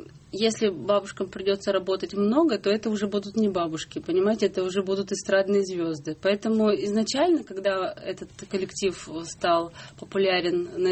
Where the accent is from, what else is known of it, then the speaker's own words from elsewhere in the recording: Izhevsk, Udmurtia, Russia; И тут я вспомнила, что в Ижевске, в моем родном городе, в Ижевске, есть такие бабушки